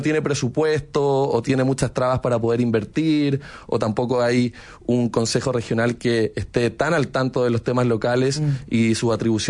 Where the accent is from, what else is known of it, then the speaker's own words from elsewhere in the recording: Chile; se complementan en lo que es la unidad nacional y lo que somos como chilenos